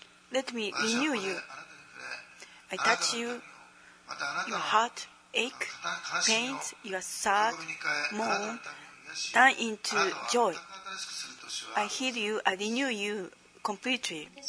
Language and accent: English; Japan; English is a second language; Then when we arrived at Phnom Penh, and everybody called me when they found we are from Japan, tsunami, and I remember that.